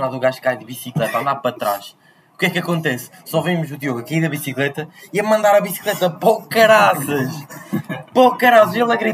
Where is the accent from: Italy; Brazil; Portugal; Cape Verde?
Portugal; Aveiro; Para quem não sabe, somos de Aveiro, claro, Aveiro City.